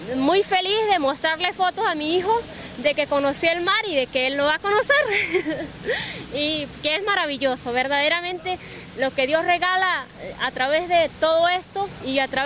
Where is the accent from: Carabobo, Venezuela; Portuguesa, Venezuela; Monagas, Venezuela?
Portuguesa, Venezuela; now in Brazil; vengo de Venezuela, estado portuguesa, feliz de estar aquí en Brasil